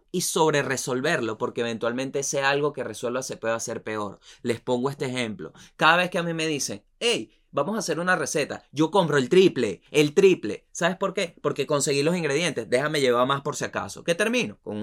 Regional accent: Venezuela; Esto es un privilegio más aún siendo venezolano.

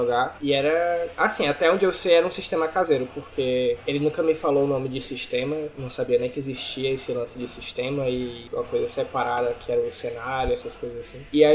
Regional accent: Russas, Ceará, Brazil; eu sou de Russas, do Ceará. É uma cidadezinha do interior.

